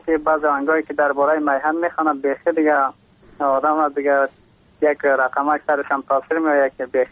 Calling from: Takhar, Afghanistan; از باستان تخار،

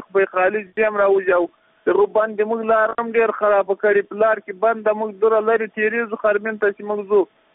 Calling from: Paktika, Afghanistan; د پکتیکا یو سبقیل کواره د مشکل د کلي اوسیدونکی

